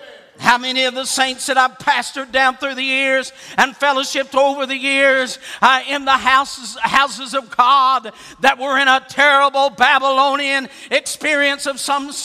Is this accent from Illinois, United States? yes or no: no; West Virginia, United States; now in Alabama, United States; I was born and raised in West Virginia, got saved in Ohio, left Ohio, went to Bible college in Greenville, South Carolina, left that and pastored in North Carolina, and now I'm way down there in Alabama.